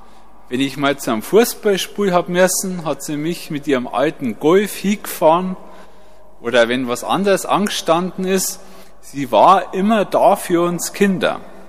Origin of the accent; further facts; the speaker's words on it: Weihern, Bavaria, Germany; ich komme aus der Einöde Weihern in Niederbayern. Ich bin mit meinen Eltern aufgewachsen, 3 Geschwister, 2 Brüder, 1 Schwester